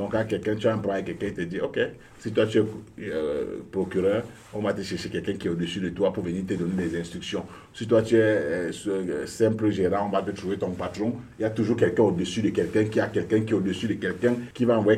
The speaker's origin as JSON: {"language": "French", "region": "Centre", "country": "Cameroon", "tie": "born or raised there", "also_born_or_lived": "West Region / Littoral Region", "said": "moi, je suis originaire de l'Ouest. Donc, du côté de l'Ouest, je parle la langue des parents. Donc, je parle la langue des parents du côté de l'Ouest. Et j'ai grandi dans le centre du Cameroun."}